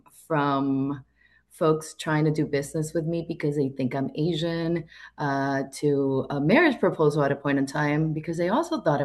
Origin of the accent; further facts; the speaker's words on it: Cuba; growing up in Cuba